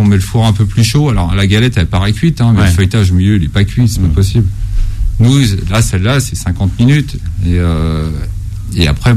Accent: Pays de la Loire, France; moi, je suis originaire de la Mayenne.

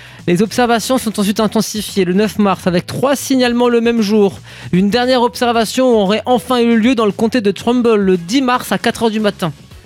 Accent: France; Après, c'est chaud pour nous chez nous en France, parce que Bigfoot, ça veut dire grand pied.

